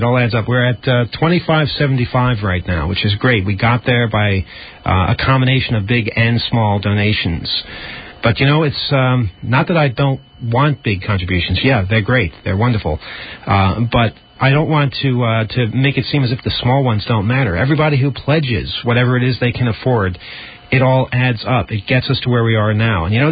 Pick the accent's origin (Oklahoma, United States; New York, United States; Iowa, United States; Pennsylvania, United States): New York, United States; Wait, let me try that, because I'm from Long Island.